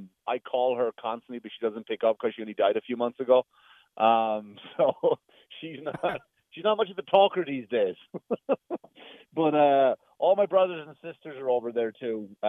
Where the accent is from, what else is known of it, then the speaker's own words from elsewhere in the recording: Ireland; Well, I'm from Ireland originally, of course.